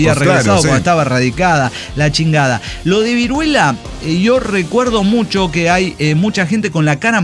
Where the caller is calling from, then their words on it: Guanajuato, Mexico; de Guanajuato